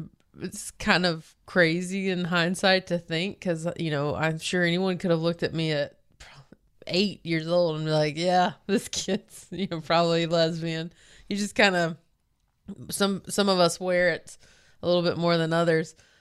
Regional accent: Belmont, United States; to give credit to my hometown of Belmont, they have been nothing but lovely and accepting of me from day one. So I got very lucky in that I grew up in a town like I did.

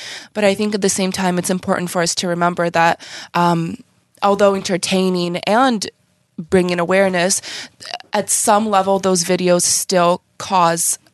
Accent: Ukraine; now in United States; I've only been here, you know, I came from Ukraine. I've only been here about 18 years.

